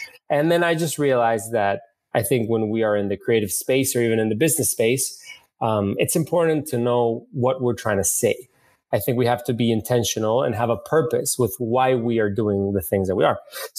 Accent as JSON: {"language": "English", "region": "Mexico City", "country": "Mexico", "tie": "born or raised there", "also_born_or_lived": "Miami, United States", "said": "Yeah, I was born in Miami. I grew up in Mexico City. My family is mostly from Spain."}